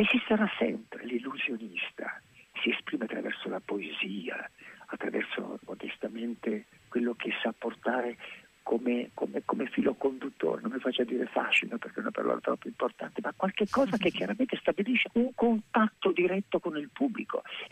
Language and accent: Italian; Venice, Veneto, Italy; sono veneziano.